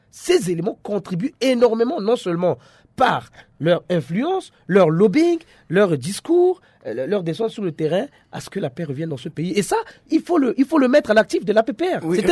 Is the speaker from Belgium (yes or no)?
no; Central African Republic; Je suis centrafricain, vous l'êtes. Oui, ça va mieux qu'en 2016.